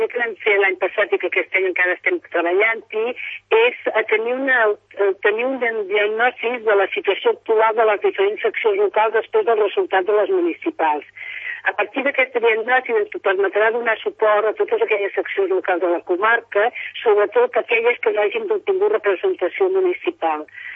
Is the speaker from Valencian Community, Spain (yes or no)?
no; Sabadell, Catalonia, Spain; born there; now in Sant Cugat, Spain; encara que jo visc aquí, Sant Cugat, soc sabadellenca de naixement, i sempre he sigut molt vallesana.